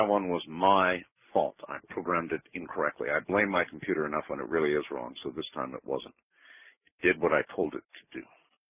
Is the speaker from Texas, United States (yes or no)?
yes; Texas, United States; now in Littleton, United States; We are originally from Texas, and I was ordained there.